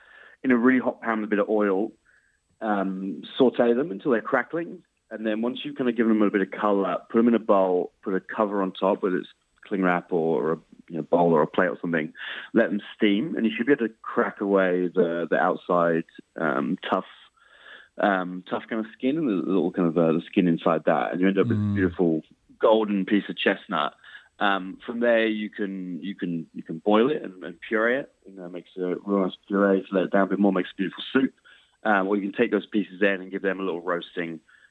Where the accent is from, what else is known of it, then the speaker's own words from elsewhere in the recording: United Kingdom; I really like autumn. Being a British expat, the temperature comes down to something I'm much more comfortable with.